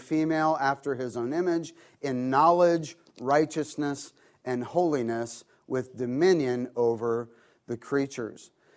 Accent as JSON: {"language": "English", "region": "Ohio", "country": "United States", "tie": "born or raised there", "said": "I grew up in Ohio. What a great state. I say it's a great place to be from."}